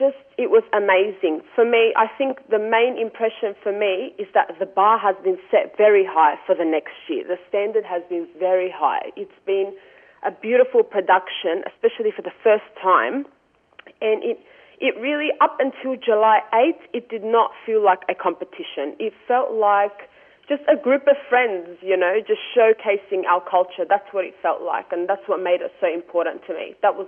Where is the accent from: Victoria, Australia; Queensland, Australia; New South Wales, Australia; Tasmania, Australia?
New South Wales, Australia; Sydney; I'm from Sydney. I'm 20 years old. I study law and business full time. So I just live in Sydney